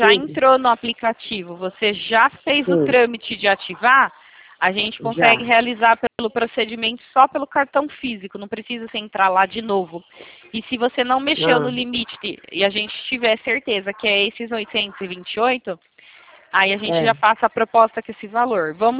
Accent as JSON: {"language": "Portuguese", "town": "Itatiba", "region": "São Paulo", "country": "Brazil", "said": "Eu sou aqui do interior de São Paulo, do lado de Jundiaí. Bem encostado aqui, Jundiaí, Morungaba, Bragança, fica bem aí. Região."}